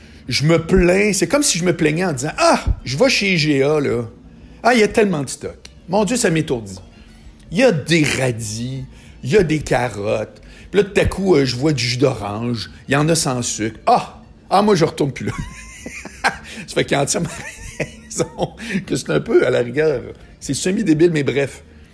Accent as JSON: {"language": "French", "town": "Montréal", "region": "Quebec", "country": "Canada", "said": "je suis à Montréal, je suis un Canadien avec mon dollar de pauvre"}